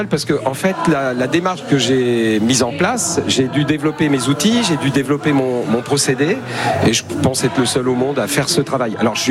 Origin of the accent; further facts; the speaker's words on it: Italy; alors je suis italien, je parle beaucoup